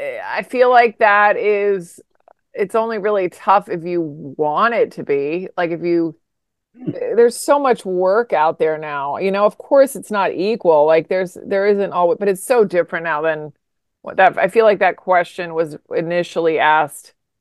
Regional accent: Virginia, United States; now in New York, United States; I grew up in Virginia and I just wanted to leave Virginia and I loved New York.

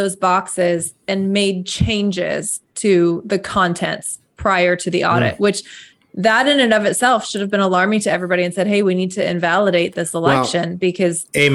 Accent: Arizona, United States; Arizona's my home state. I grew up there. I went to high school and college there.

